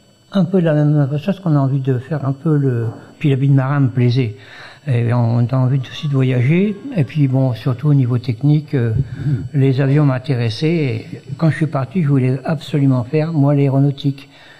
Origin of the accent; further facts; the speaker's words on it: Soissons, Hauts-de-France, France; j'ai pas 40 ans, j'ai beaucoup plus. Je viens de Soissons, vous voyez, je viens de loin pour venir vous voir. Soissons c'est dans l'Aisne, c'est au-dessus de Paris. Il n'y a pas la mer.